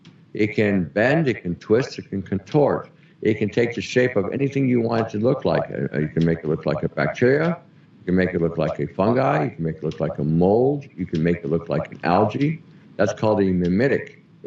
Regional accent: Canada; I'm Canadian.

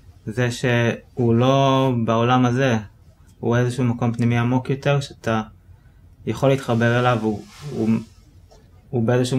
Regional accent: Tel Aviv, Tel Aviv District, Israel; אני גדלתי בתל אביב, הרדארים שלי הם מאוד חזקים שם, אני היום במקום קצת אחר

